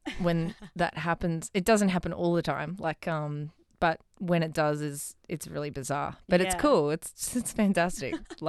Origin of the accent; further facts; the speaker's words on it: Gold Coast, Queensland, Australia; I'm from the Goldie.